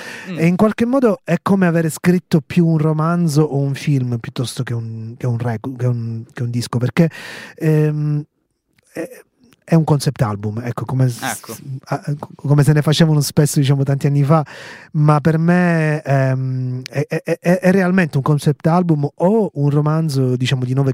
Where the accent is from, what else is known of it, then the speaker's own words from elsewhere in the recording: Sicily, Italy; Io comunque sono siciliano, quindi ho l'isola dentro in tutti i sensi.